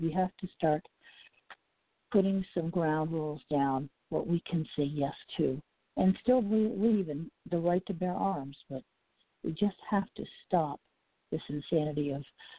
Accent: the North, United States; now in Orlando, United States; It's been my place, my hometown for a long time. Don't say for, because you can tell I'm from really up north. Because Southerners don't say fur.

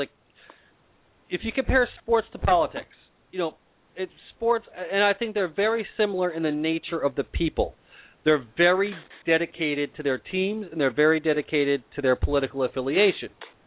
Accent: New Jersey, United States; growing up in New Jersey, it's been a well-known thing. You don't, you know, I grew up as a Ranger fan.

